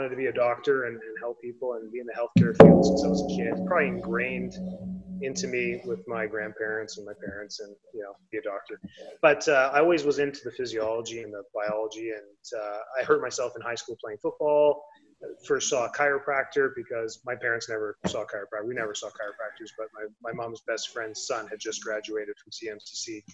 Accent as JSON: {"language": "English", "town": "Calgary", "region": "Alberta", "country": "Canada", "tie": "born or raised there", "said": "In Calgary."}